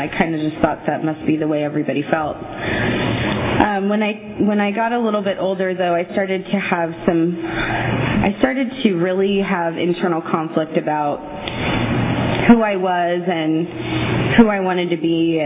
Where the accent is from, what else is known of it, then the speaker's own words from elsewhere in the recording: California, United States; born there; now in Visalia, United States; I was born in California, and I moved to Visalia when I was about 2 years old.